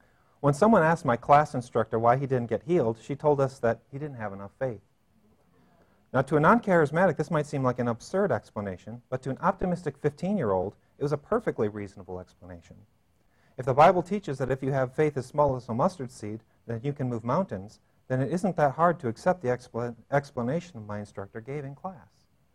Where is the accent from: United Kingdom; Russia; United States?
United Kingdom; accent: British; Is my British accent.